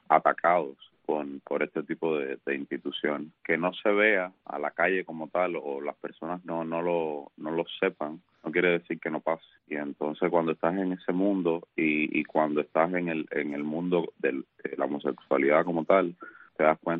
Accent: Cuba; moved away as an adult; also born or lived in Chile; now in United States; Nosotros salimos de Cuba hace 8 años y dejamos de hacer transformismo. Nos fuimos para Chile y trabajamos allá como 4 años. Y cuando llegamos acá a los Estados Unidos, hace unos 3 años

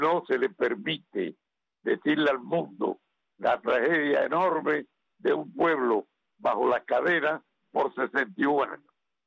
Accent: Cuba; Somos los periodistas cubanos en el exilio

